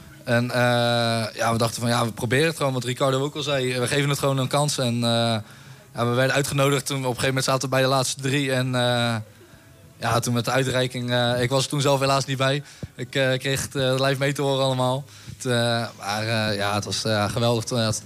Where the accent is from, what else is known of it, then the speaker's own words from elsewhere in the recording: Barendrecht, South Holland, Netherlands; En we komen zelf natuurlijk ook uit Barendrecht.